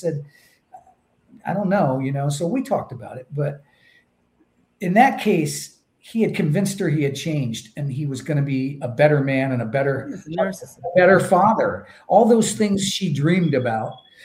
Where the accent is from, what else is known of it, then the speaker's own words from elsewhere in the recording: Florida, United States; Nelson was a cousin who grew up in Pennsylvania. I grew up in Florida.